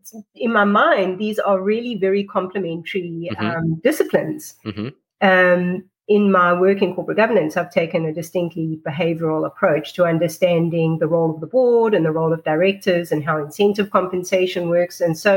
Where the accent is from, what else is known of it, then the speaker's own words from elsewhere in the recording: South Africa; accent: South African; you can probably hear that I have a South African accent. So I grew up in South Africa. And that was through apartheid era, because I finished high school in 1988